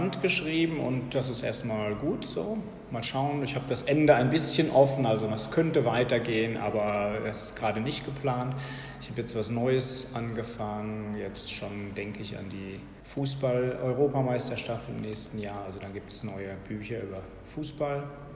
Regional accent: Mainz, Rhineland-Palatinate, Germany; ich komme aus Mainz, das ist in der Nähe von Frankfurt, das kennt fast jeder.

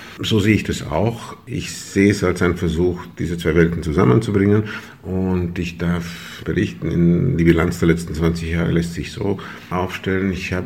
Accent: Timișoara, Timiș County, Romania; now in Vienna, Austria; Erstens geht es um die Rückkehr ad fontes, die Rückkehr in meine Heimatstadt.

